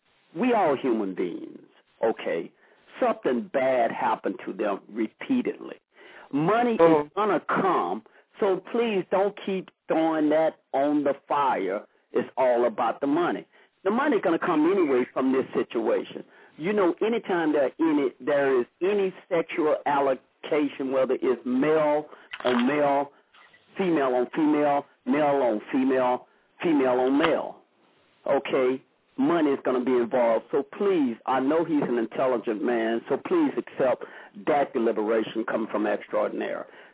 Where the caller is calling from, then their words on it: Broussard, Louisiana, United States; calling from Southwest Louisiana in Broussard, Lafayette.